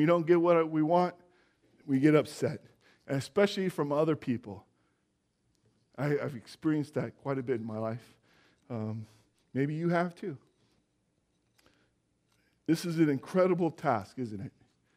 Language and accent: English; United States; as an American, I'm uncertain.